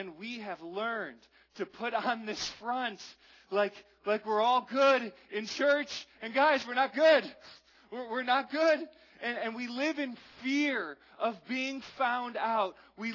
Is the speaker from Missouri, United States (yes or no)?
no; New Jersey, United States; We're from New Jersey. Everyone's impatient, especially when they're driving, right?